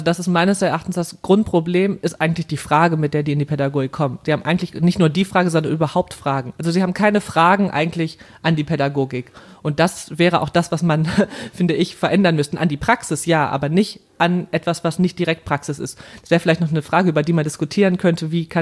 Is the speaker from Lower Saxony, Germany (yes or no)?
no; Aachen, North Rhine-Westphalia, Germany; ich komme aus Aachen, ich arbeite in Aachen an der Uni